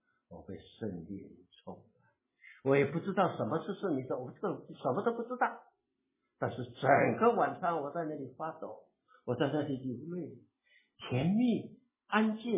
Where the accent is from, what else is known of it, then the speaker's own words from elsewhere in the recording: Miaoli, Miaoli County, Taiwan; 1962年这个还是在我的故乡苗栗